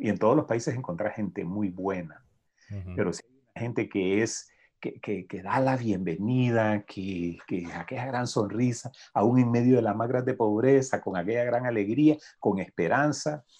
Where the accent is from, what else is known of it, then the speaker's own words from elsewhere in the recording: Honduras; Y después del huracán nos levantamos de nuevo como los hondureños siempre lo hemos hecho.